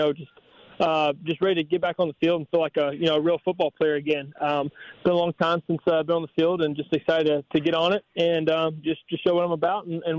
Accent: Georgia, United States; Growing up in Georgia, for sure. That's where I always wanted to end up.

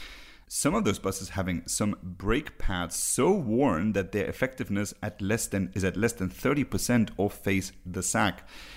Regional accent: Luxembourg; some of you may know that I'm from Luxembourg, where public transport is free of charge

